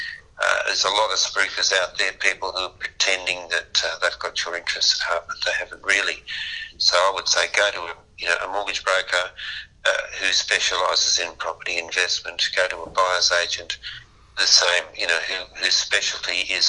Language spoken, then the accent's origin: English; Sydney, New South Wales, Australia; now in Melbourne, Australia; I grew up in Sydney, and so when I moved to Melbourne